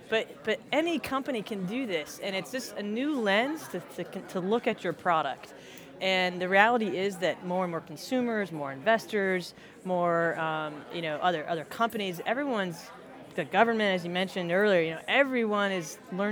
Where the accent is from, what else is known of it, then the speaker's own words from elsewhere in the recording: Florida, United States; So yeah, I was born and raised in Florida. I wanted to do something totally different. Went to college in Minnesota.